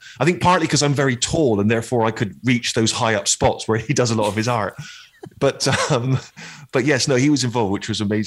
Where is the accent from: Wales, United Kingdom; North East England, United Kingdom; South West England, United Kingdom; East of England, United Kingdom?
South West England, United Kingdom; Bristol; we actually filmed in my hometown, and I went for dinner in Bristol's fanciest restaurant